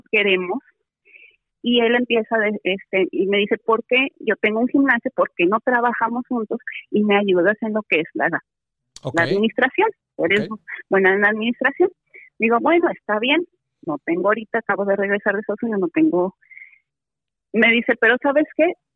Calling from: San Pablo, California, United States; Cerquita de San Francisco, se llama San Pablo.

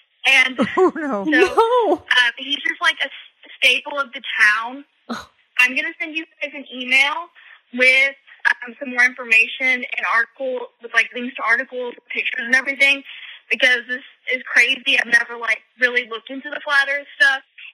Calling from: Dallas, Texas, United States; I'm calling from Dallas, but I just moved from a college town that's close

